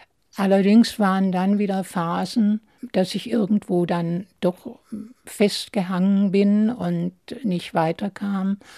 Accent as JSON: {"language": "German", "region": "Baden-Württemberg", "country": "Germany", "said": "Es ging damals darum, dass bei uns im Schwarzwald marokkanische Truppen eingefallen sind und die Frauen vergewaltigten."}